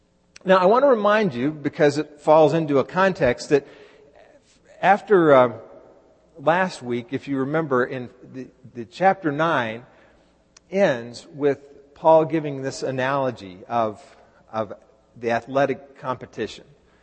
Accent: Dallas, Texas, United States; because I grew up in Dallas, I find myself very much rooting for the Dallas Mavericks.

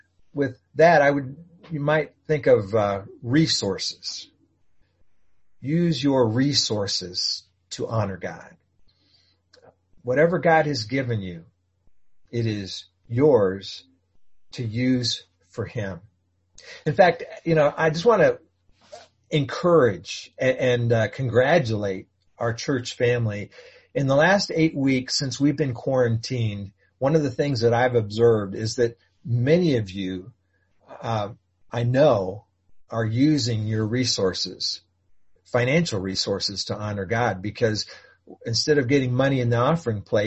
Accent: Dallas, Texas, United States; I didn't grow up a baseball fan. I grew up in Dallas.

